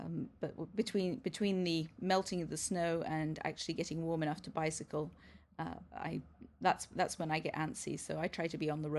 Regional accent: England, United Kingdom; now in Canada; I moved from Canada, from England to Canada 17 years ago.

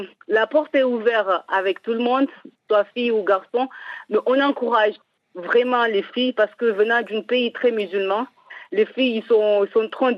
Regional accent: Comoros; Oh, je grandis aux Comores, j'ai fait toutes mes études aux Comores, même universitaires.

